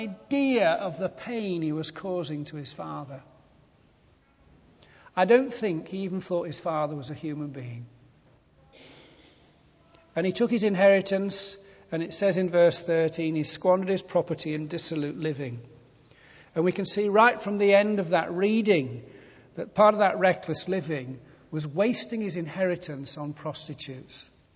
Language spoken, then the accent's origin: English; Ilkley, Yorkshire and the Humber, United Kingdom; I was brought up on Ilkley Moor. And the football team near us that we followed was Leeds United.